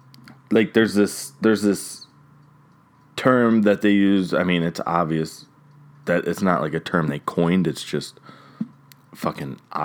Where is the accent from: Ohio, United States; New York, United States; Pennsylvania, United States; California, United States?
Ohio, United States; Cleveland; I'm from Cleveland.